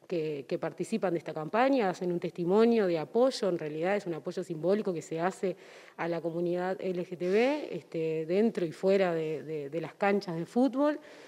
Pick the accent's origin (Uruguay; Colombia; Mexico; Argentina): Uruguay; El fútbol es parte de nuestra identidad como uruguayos.